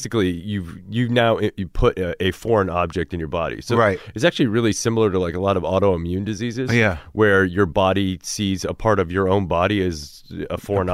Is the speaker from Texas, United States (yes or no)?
no; Cedar Rapids, Iowa, United States; Well, I grew up in Cedar Rapids, which is like the second biggest city.